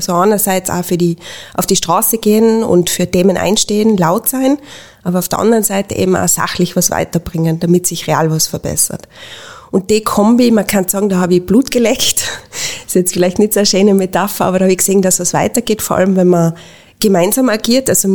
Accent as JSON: {"language": "German", "town": "Innsbruck", "region": "Tyrol", "country": "Austria", "tie": "born or raised there", "said": "Ich bin Frau, ich bin Innsbruckerin, ich bin Sozialdemokratin."}